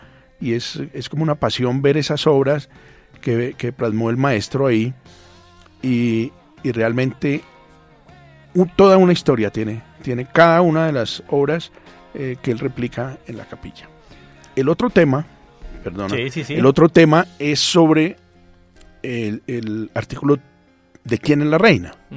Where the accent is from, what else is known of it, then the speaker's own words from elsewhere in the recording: Bogotá, Colombia; Yo soy bogotano, pero oyendo vallenatos desde los 5 años por mis amigos de barrio